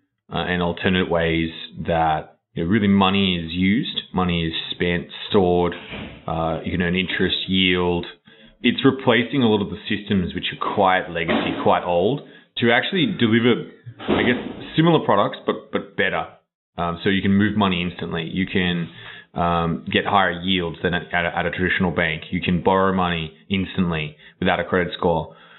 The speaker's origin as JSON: {"language": "English", "country": "Australia", "tie": "born or raised there", "said": "Well, I grew up in Australia, which is a long way away."}